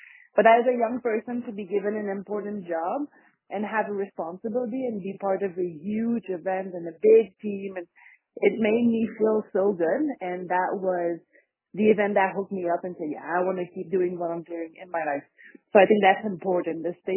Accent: Trois-Rivières, Quebec, Canada; now in Dakota Junction, Canada; My big city where I'm from in Trois-Rivières, Quebec

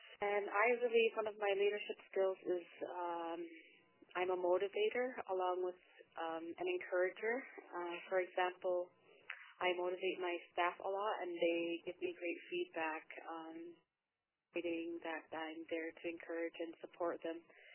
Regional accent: Kinngait, Nunavut, Canada; I am from Kingay, formerly known as Cape Dorset.

